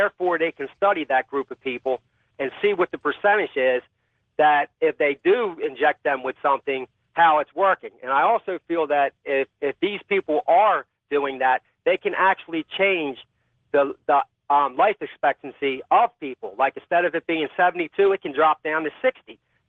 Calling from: Wilmington, Delaware, United States; I'm calling from Wilmington, Delaware.

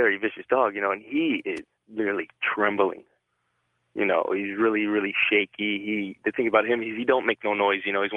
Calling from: Whittier, California, United States; I'm calling from Whittier, California.

